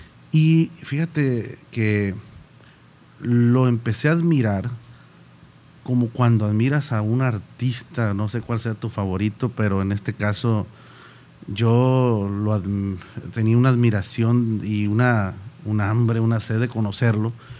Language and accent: Spanish; Bamoa, Sinaloa, Mexico; Creo que él quería conocer cosas de mi pueblo natal de Bamúa